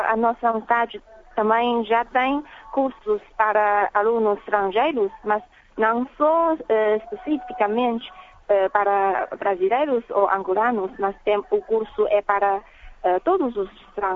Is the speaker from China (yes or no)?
yes; Hangzhou, Zhejiang, China; Portuguese is a second language; Eu sou da cidade de Hangzhou e era o meu sonho ensinar português na minha cidade